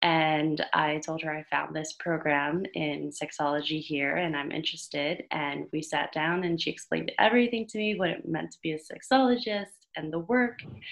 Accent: Miami, Florida, United States; So growing up in Miami, I never really received much comprehensive sex education from school.

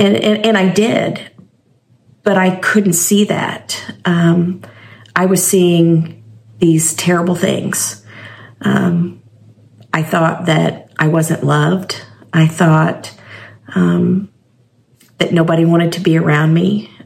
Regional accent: Fredericktown, United States; I was growing up in Fredericktown. On a big cattle farm with my mom, my dad, and my two sisters.

